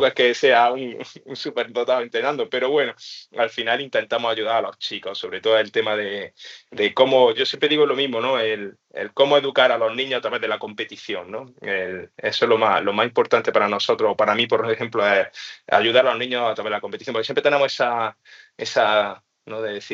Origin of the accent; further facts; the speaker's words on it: Granada, Andalusia, Spain; yo soy de Granada, de la zona sur de Granada, ¿vale?